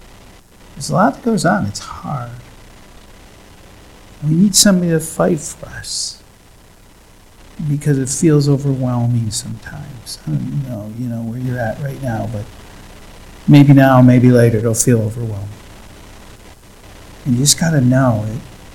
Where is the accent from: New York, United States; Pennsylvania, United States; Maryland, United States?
New York, United States; Syracuse; I'm from Syracuse, so that's every once in a while I throw that out.